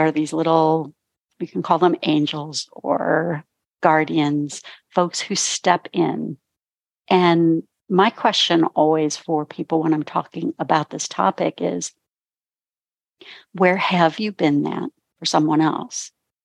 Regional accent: Ontario, Canada; Yeah, I grew up in Southern Ontario, Canada.

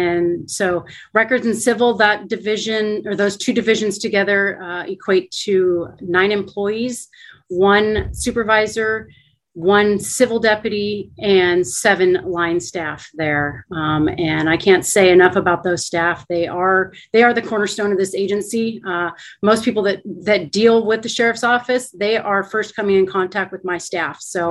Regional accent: University Place, Washington, United States; moved away as an adult; also born or lived in Juneau, Alaska; born and raised in University Place, Washington, which is just a small town outside of Tacoma. Married early, 21, got the opportunity by my oldest brother to move to Juneau, Alaska

